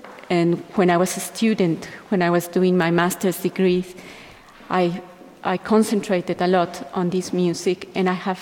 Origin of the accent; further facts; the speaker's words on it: Mexico; also born or lived in Europe; I come from Mexico and that I have lived in Europe for half of my life.